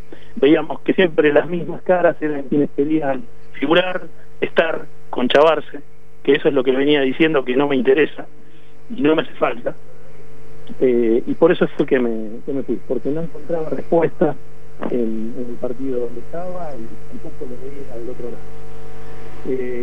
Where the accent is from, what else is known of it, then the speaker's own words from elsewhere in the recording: San Francisco Solano, Buenos Aires Province, Argentina; Yo soy de San Francisco Solano, que es el patio de atrás de Quilmes.